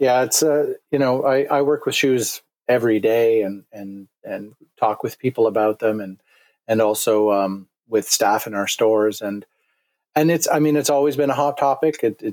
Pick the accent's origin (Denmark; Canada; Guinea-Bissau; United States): Canada; Kingston, Ontario; born there; now in Oakville, Canada; right now I'm 45 years old, and I was born in Kingston, Ontario, Canada, which is a few hours east of Toronto. And now I live in Oakville, Ontario, which is just outside of Toronto on the west side.